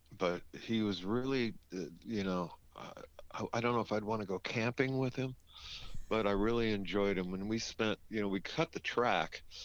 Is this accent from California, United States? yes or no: yes; Downey, California, United States; Downey, California is about 15 miles southeast of downtown Los Angeles. And when I was a kid, Downey was it was transitioning from being orange groves and avocado groves and bean fields